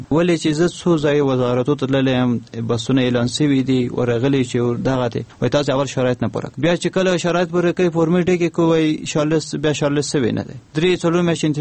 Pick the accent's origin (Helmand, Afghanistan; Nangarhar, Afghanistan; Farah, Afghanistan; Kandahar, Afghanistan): Farah, Afghanistan; موږ د فراه ولایت راغلی یو